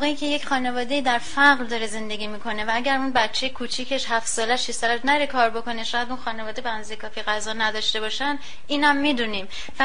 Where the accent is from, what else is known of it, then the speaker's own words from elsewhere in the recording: Iran; moved away; موقعی که ما از ایران اومدیم بیرون